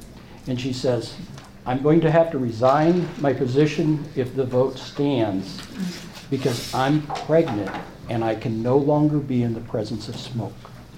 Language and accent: English; Edmonds, Washington, United States; also born or lived in Utah; And like I said, I grew up here. And when I grew up in Edmonds